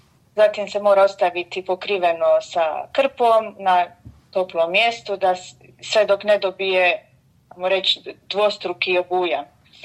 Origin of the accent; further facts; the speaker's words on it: Gruda, Dubrovnik-Neretva County, Croatia; Ja sam iz Konavala s Grude.